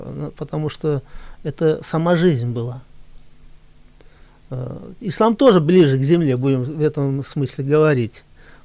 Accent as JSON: {"language": "Russian", "region": "Tatarstan", "country": "Russia", "tie": "born there", "said": "Я вот татарский хорошо знаю, потому что я родился в Татарстане."}